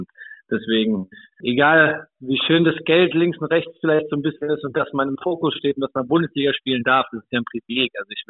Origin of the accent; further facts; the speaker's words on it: Wiesbaden, Hesse, Germany; Ich bin Hesse, richtig. Ich komme aus Wiesbaden und wenn man hier in Wiesbaden ist, im Hesseland, dann spricht man auch notgedrungen Hessisch.